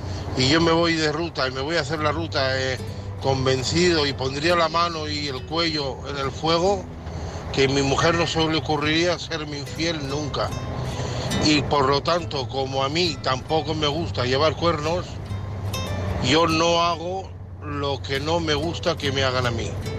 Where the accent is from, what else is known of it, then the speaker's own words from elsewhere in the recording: Santa Pola, Valencian Community, Spain; de Santa Pola, en ruta, camionero.